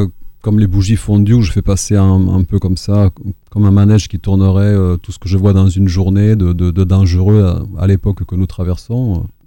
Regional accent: Agen, Nouvelle-Aquitaine, France; je prépare 3 soirs à Agen, qui est ma ville natale.

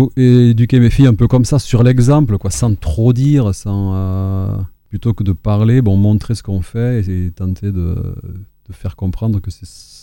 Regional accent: Agen, Nouvelle-Aquitaine, France; je prépare 3 soirs à Agen, qui est ma ville natale.

